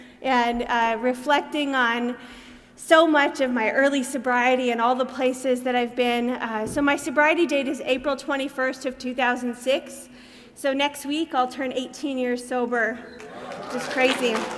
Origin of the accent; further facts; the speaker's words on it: Tennessee, United States; also born or lived in Alabama / Arkansas; now in California, United States; I'm from the South originally, not the South of California, but the South of the United States. So I was born in Tennessee, and then I lived in Alabama and Arkansas before I came to California.